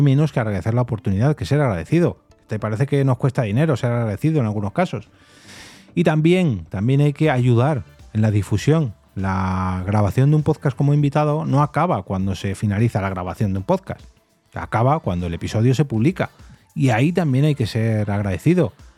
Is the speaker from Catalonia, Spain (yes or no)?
yes; Barcelona, Catalonia, Spain; y yo soy de Barcelona